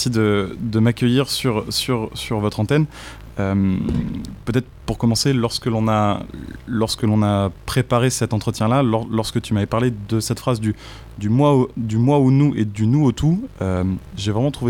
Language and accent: French; Marseille, Provence-Alpes-Côte d'Azur, France; je suis marseillais, je suis de la cinquième génération d'une famille italienne immigrée